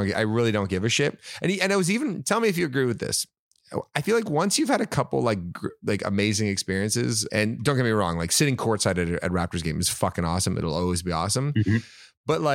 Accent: Dallas, Texas, United States; And then I'm from Dallas. I go to lots of shows.

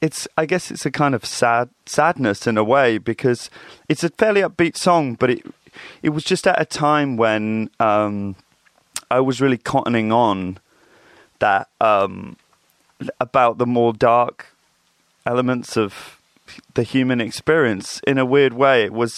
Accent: Reading, South East England, United Kingdom; I grew up in Reading, Berkshire, which I've kind of always thought is kind of a little bit of, it's kind of everywhere and nowhere at the same time. It looks like any other town, suburban town in the UK

